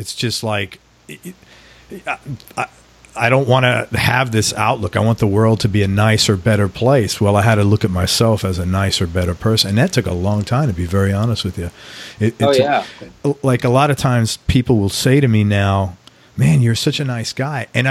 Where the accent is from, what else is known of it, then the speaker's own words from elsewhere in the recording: New York City, New York, United States; I'm from New York City, but this sounds like very California, like people's energy.